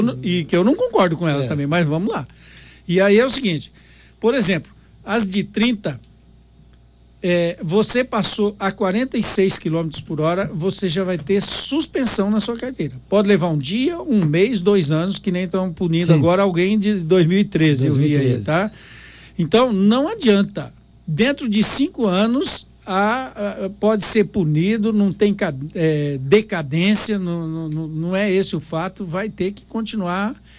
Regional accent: Dourados, Mato Grosso do Sul, Brazil; parece que você não gosta de Dourados. Não, eu adoro, é minha terra, eu nasci aqui.

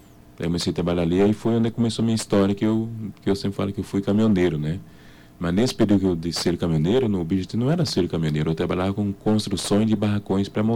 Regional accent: Romaria, Minas Gerais, Brazil; nós somos de Romaria, né?

